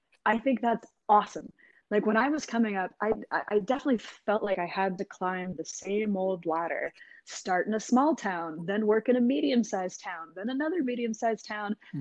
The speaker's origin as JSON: {"language": "English", "region": "Washington", "country": "United States", "moved": "as an adult", "said": "I'm from Washington State originally, but I had some jobs that took me to Raleigh, North Carolina, or New York City."}